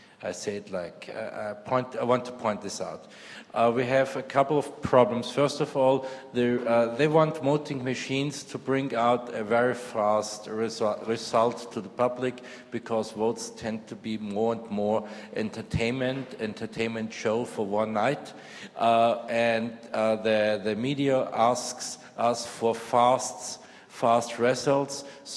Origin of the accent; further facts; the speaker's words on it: Vienna, Austria; English is a second language; I come from Vienna, and I'm a member there in a voting commission since years